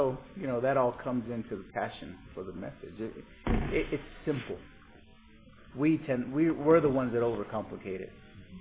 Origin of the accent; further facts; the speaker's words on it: United States; I think it's because we're American. More is better. It's a mindset that we have, that we grew up with, right?